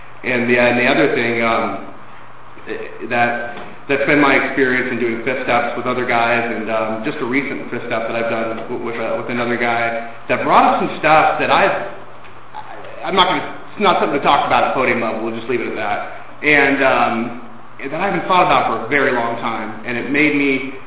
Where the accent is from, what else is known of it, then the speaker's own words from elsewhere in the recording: Sacramento, California, United States; I'm from Sacramento. I'm from like 9 hours away.